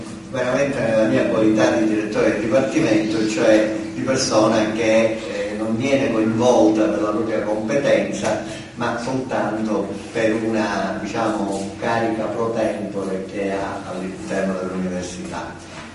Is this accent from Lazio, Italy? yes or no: no; Sicily, Italy; ogni tanto mi interrogo se da siciliano non sarei stato obbligato a occuparmi di questo fenomeno sociale così importante per la nostra terra.